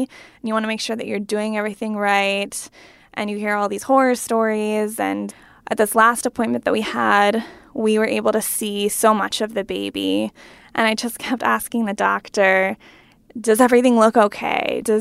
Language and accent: English; Pennsylvania, United States; now in Washington, United States; I'm from Pennsylvania, which is like 4 hours away from my new home and my new job in D.C.